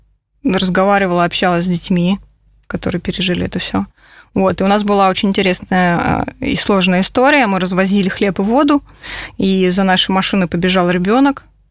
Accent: Russian North, Russia; now in Moscow, Russia; Ну, я не москвичка, я просто в Москве живу уже давно, а вообще я северянка, то есть я северный человек.

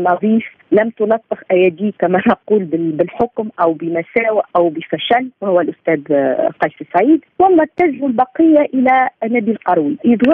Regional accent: Tunisia; أنا كتونسية أو مواطن تونسي يعي بعدم تكافؤ الفرص

